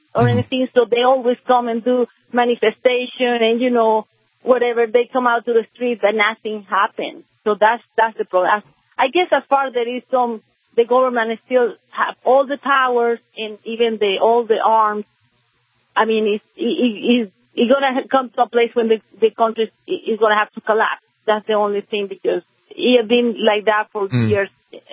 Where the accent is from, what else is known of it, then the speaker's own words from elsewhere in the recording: Venezuela; now in North Carolina, United States; I'm originally from Venezuela, and I still have people that I know there in relatives.